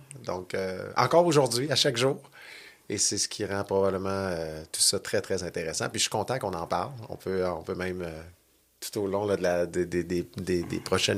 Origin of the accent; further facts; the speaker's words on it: Val-d'Or, Quebec, Canada; mais moi, je viens de l'Abitibi, Val-d'Or.